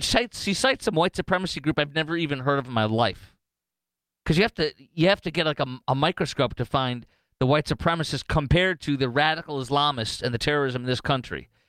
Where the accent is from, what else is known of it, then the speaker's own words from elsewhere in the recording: Chicago, Illinois, United States; I fill in Chicago sometimes, my hometown.